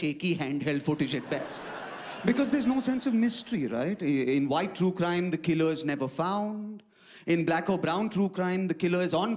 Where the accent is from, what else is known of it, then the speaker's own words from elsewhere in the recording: Mumbai, Maharashtra, India; Listen, I come from Mumbai. There is a monsoon in Mumbai, right?